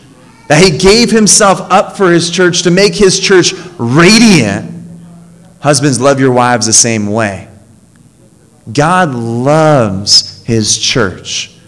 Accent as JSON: {"language": "English", "town": "Randolph", "region": "New Jersey", "country": "United States", "tie": "born or raised there", "said": "You know, I grew up in this church. I grew up in Randolph, which is like deep West Jersey."}